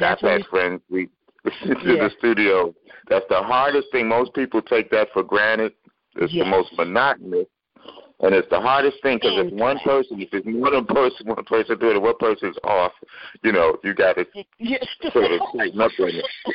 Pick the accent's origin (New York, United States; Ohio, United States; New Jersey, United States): New York, United States; He's why I became a DJ. I grew up in New York.